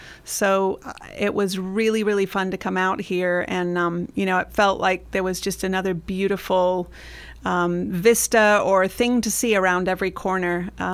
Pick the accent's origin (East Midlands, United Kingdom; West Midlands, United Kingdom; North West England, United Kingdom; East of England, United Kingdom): East Midlands, United Kingdom; Nottingham; I grew up in Nottingham, England. Just, you know, for the UK, just a really normal upbringing smack in the middle of the UK.